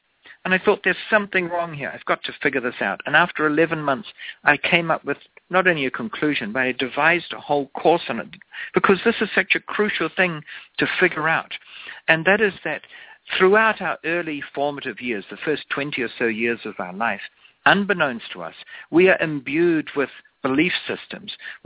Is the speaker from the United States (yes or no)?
yes; United States; accent: American; I don't have an accent. Your listeners probably all do. It's called an American accent